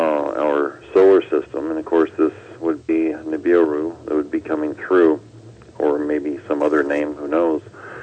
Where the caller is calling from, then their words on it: Arizona, United States; I'm calling from Arizona.